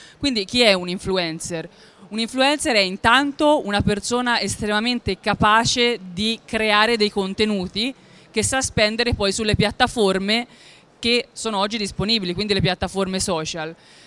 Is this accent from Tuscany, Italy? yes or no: yes; Siena, Tuscany, Italy; accent: Tuscan; sono toscana, sono di Siena, credo che dal mio accento un po' lo sentiate